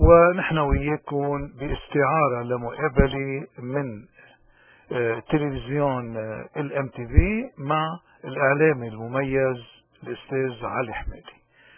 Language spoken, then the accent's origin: Arabic; Lebanon; بدنا شوي هيك نسأل حالنا كلبنانيين من دون ما نروح بهالإعلام